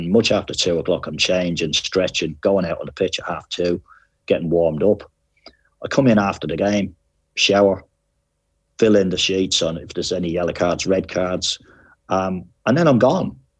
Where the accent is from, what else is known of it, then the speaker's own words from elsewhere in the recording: Ireland; It's how I was brought up in Ireland.